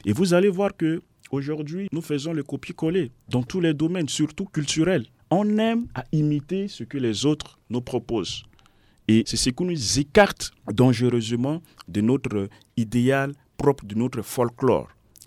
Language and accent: French; Central African Republic; parler de ma jeunesse, parler de ma société en tant que Centrafricain